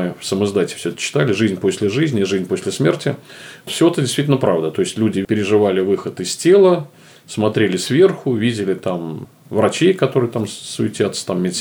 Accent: Obninsk, Kaluga Oblast, Russia; Разговор наш происходит в Обнинске, в моем родном городе, где я достаточно много лет прожил, где моя матушка, слава богу, еще живет. Город науки, город, находящийся недалеко от Москвы, где более 20 научных институтов

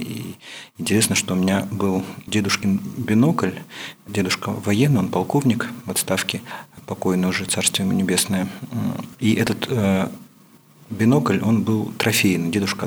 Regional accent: Almaty, Kazakhstan; Я родился в Алма-Ате и родился именно под горами. Наш дом, где вот я вырос, рос так, до 22 лет, находился в непосредственной близости от прекрасных Тяньшанских гор.

